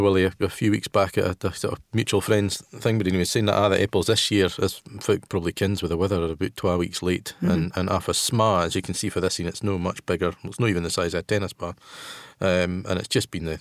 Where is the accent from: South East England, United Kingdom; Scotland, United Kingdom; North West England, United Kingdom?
Scotland, United Kingdom; Arbroath; I come from Arbroath, and we've spoken a wee bit about it now and again.